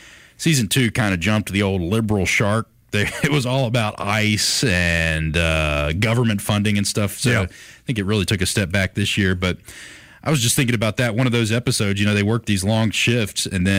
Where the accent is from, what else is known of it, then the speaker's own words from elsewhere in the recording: Grove Hill, Alabama, United States; when I would travel back and forth from my hometown up there, Grove Hill, I haven't been on 43 in a long time.